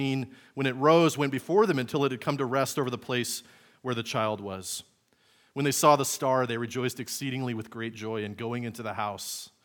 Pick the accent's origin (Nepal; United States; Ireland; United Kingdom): United Kingdom; England; my sense of humor has been shaped by the fact that I grew up in England. I lived overseas.